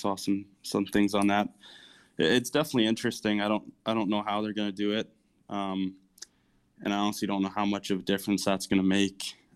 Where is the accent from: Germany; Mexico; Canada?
Canada; St. Albert, Alberta; growing up in Canada and in St. Albert in particular